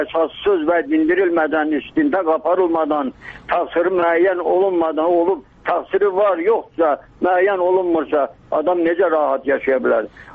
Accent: Ismayilli District, Azerbaijan; Biz bu rayonda yaşayırıq. Orada böyümüşük. Hamını tanıyırıq.

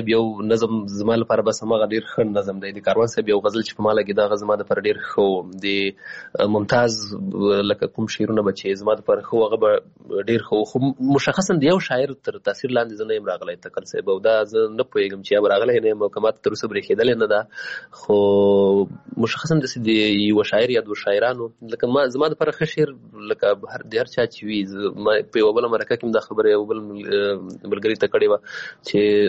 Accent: Paktika, Afghanistan; also born or lived in Waziristan, Pakistan; زه پیدا شوی په وزیرستان کې یم بیا بیرته کډه شوی پکتیکا کې یم

